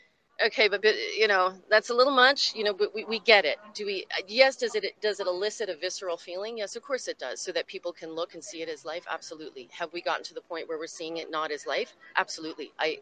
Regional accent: Canada; now in Hawaii, United States; I'm visiting. Yeah, I live in Hawaii. I'm from Canada.

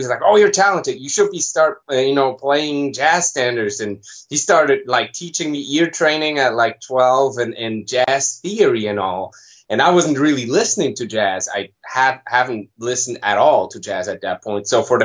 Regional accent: Switzerland; born or raised there

